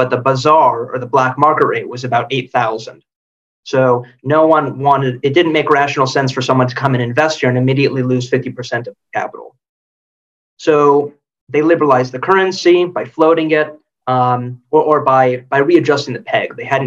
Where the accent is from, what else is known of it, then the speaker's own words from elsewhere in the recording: Los Angeles, California, United States; I grew up in Los Angeles.